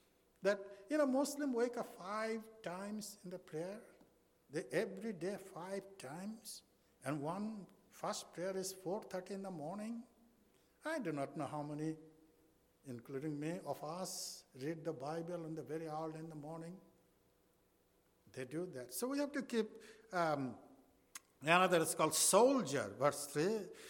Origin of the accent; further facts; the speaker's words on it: Bangladesh; English is a second language; moved away as an adult; also born or lived in United States; Well, as I mentioned this morning that I'm from Bangladesh, and Lord has called me to train my own people.